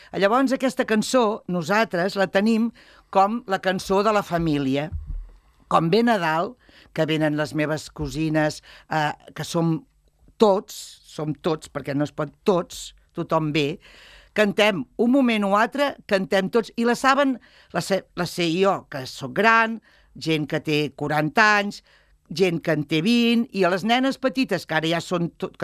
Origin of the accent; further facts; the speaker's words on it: Catalonia, Spain; som catalans de tota la vida